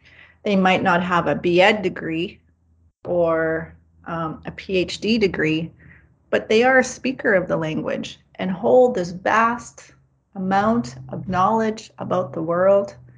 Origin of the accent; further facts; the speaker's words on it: Saskatchewan, Canada; I'm from Bagatawag and Sayaganik, Sturgeon Lake First Nations, Saskatchewan.